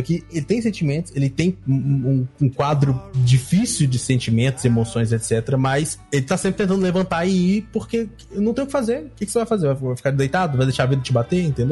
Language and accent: Portuguese; Brasília, Federal District, Brazil; Aqui eu sou de Brasília, então eu moro no Centro-Oeste.